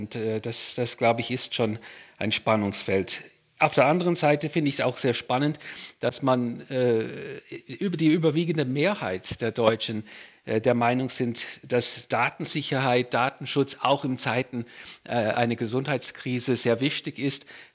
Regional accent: United States; Ist natürlich für mich als Amerikaner nicht schön zu hören

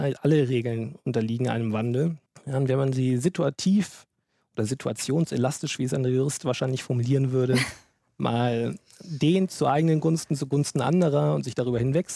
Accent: Germany; Aber wir Deutschen, wir sollten das an und für sich, so wie wir uns nicht in einem italienischen oder französischen Restaurant befinden, nicht tun.

